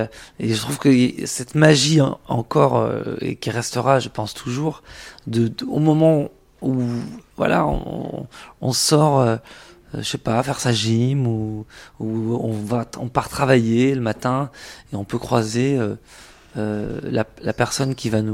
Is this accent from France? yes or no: yes; Échirolles, Auvergne-Rhône-Alpes, France; quand j'étais môme à Échirolles, on partait d'Échirolles, on allait au centre-ville à Grenoble